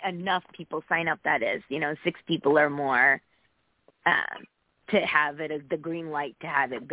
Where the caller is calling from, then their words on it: Connecticut, United States; from Connecticut.